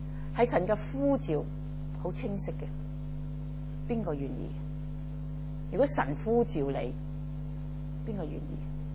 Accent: Hong Kong; 如果今天我们香港人的成本效益呢值不值得呢？

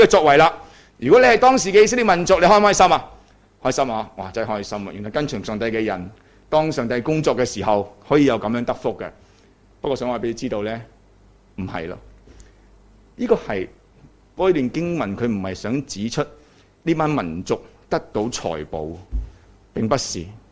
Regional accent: Hong Kong; 原来我们香港人不是很明白的，

